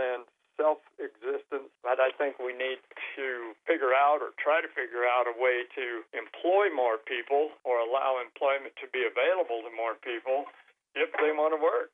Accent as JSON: {"language": "English", "town": "Montrose", "country": "United States", "tie": "born or raised there", "said": "I grew up in Montrose, and back then, in the early 60s, late 50s, early 60s, we had a lot of hand labor agriculture in the area at that time"}